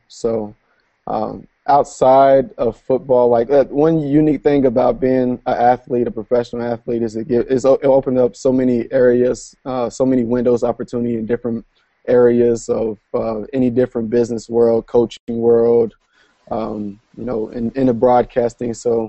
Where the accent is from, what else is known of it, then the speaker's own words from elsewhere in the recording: Knoxville, Tennessee, United States; I grew up right outside of Knoxville, Tennessee